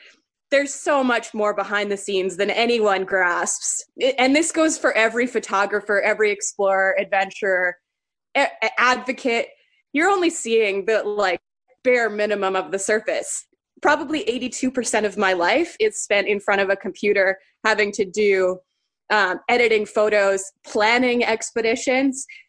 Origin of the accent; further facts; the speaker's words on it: Ontario, Canada; now in Winnipeg, Canada; I grew up, I like to say, half the time in northwestern Ontario on a small island. It's kind of the most consistent place throughout my life, my childhood, when we moved around. And then the majority of my time after we settled, I was in Winnipeg, Manitoba.